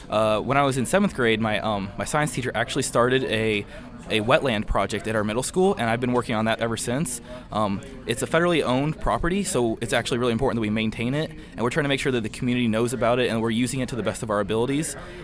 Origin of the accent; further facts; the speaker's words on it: Danville, Indiana, United States; All right, yeah. So I'm from Danville, Indiana. It's a small town just west of Indianapolis.